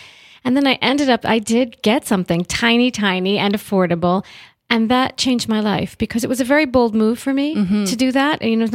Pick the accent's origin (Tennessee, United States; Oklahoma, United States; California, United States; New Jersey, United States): New Jersey, United States; also born or lived in Buffalo, New York; I was born in Buffalo, okay. But my dad was transferred when I was about three. We moved to a tiny one horse town in New Jersey, which everybody hated because we were city people.